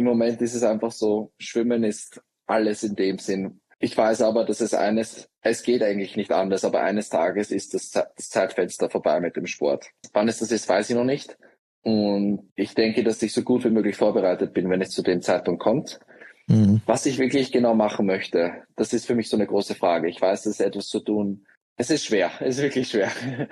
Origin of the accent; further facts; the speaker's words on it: Austria; moved away; Ich bin aus Österreich. Ja, es ist eine sehr lange Zeit. Im November werden es 10 Jahre, was eigentlich verrückt ist, wie schnell die Zeit vergangen ist, dass man 10 Jahre schon im Ausland lebt.